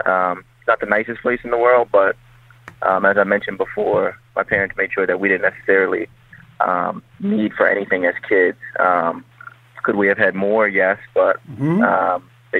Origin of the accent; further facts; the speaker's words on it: Norristown, Pennsylvania, United States; So I'm 28 years old. I'm from Norristown, Pennsylvania, which is about 15, maybe 20 minutes outside of Philadelphia.